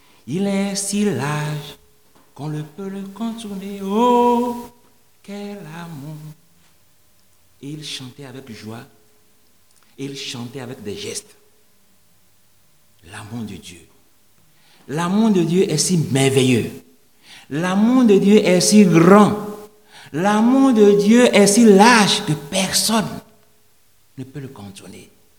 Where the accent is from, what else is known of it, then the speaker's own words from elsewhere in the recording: Togo; à l'école du dimanche chez nous au Togo